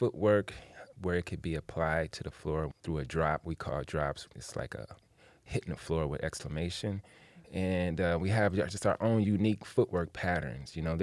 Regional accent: Detroit, Michigan, United States; Well, growing up in Detroit and going to school and being around peers, you see this footwork dance that you see at the dances and things like that.

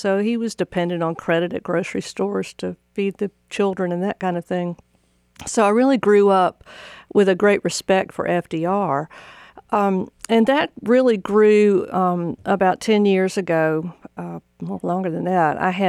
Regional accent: Macon, Georgia, United States; I'm from Macon, Georgia.

